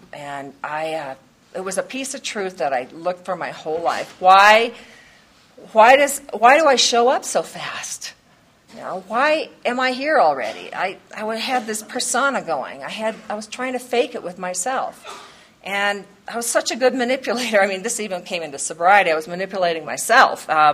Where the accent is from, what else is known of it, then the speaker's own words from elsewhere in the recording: Iowa, United States; They don't really know I'm from Iowa. I can fake I'm from Wisconsin.